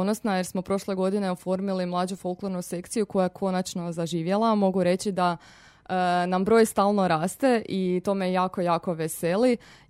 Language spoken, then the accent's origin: Croatian; Nedelišće, Međimurje County, Croatia; S godinama sam primijetila da je interes slabio, ne samo kod nas u Nedelišću, nego općenito u Međimurju.